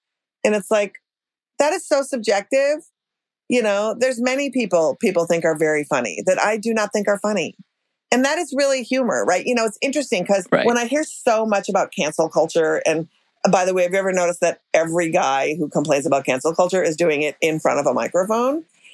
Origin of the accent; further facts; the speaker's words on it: Minnesota, United States; But I'm going to go through with it because I'm from Minnesota.